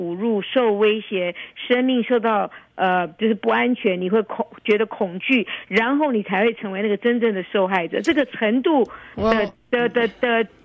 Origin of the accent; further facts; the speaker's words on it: Taiwan; 像我们在台湾长大